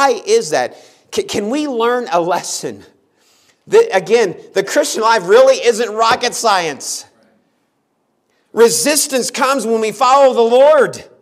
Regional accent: Texas, United States; I'm from Texas.

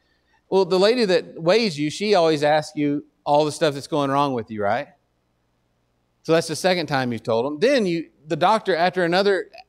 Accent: Texas, United States; And I'm from Texas. I can smoke anything.

